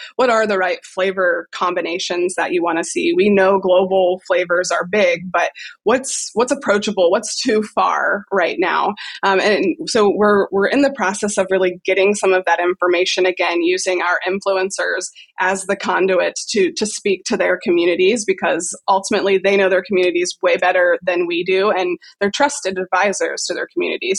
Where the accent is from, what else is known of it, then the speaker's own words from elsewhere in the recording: Columbus, Ohio, United States; I'm from Columbus, Ohio.